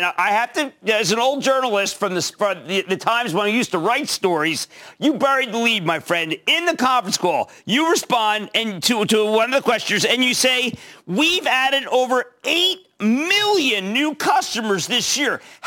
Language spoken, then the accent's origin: English; Philadelphia, Pennsylvania, United States; I know this because I'm from Philadelphia.